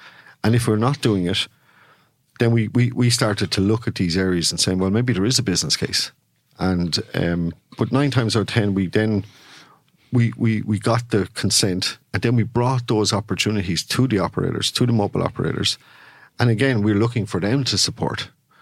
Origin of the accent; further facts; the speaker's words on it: Carlow, Leinster, Ireland; I think, well, whatever Leash win, and I'm from Carlow, so I think I'd be certainly hoping for a while.